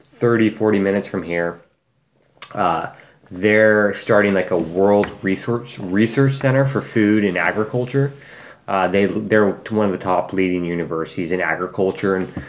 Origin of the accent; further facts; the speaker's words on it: Sacramento, California, United States; Sacramento's not bad, but Sacramento is we're from Sacramento.